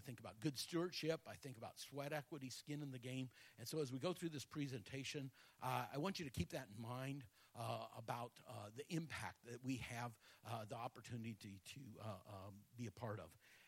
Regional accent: Philippines; also born or lived in Malaysia; I grew up in the Philippines, Malaysia. My parents were missionaries there. I've spent almost 30 years of my life overseas.

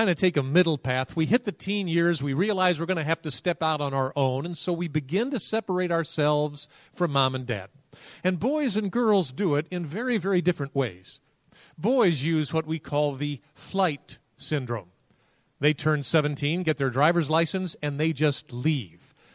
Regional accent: Akron, Ohio, United States; now in New York, United States; I was headed from LaGuardia out to Akron, Ohio, where I spent part of my growing up years. And I was going to my home church.

